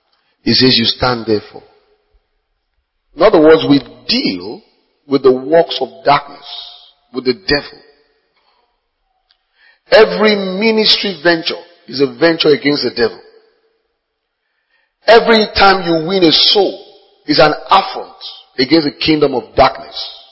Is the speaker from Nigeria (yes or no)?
yes; Ososa, Ogun, Nigeria; because in my hometown, about this time of the year, he will show at the film village in Ososa, he will show it free.